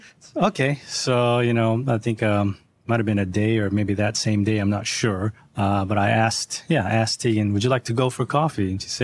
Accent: California, United States; I'm from Northern California.

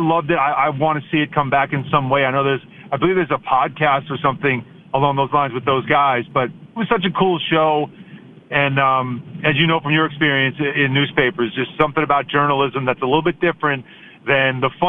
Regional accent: New York, United States; And you know, obviously, I grew up in New York, so for me, it was always the tabloid.

